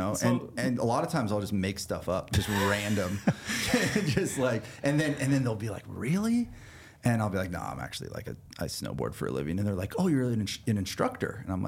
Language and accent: English; Crowley, California, United States; So I grew up just outside of Mammoth in a small town called Crowley. It was like population of 500 people.